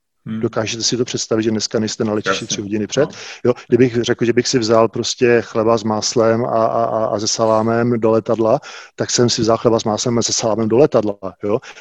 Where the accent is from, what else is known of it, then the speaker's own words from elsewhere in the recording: Bzenec, South Moravian Region, Czechia; já pocházím z Jižní Moravy, z takové vinařské vesnice Bzenec.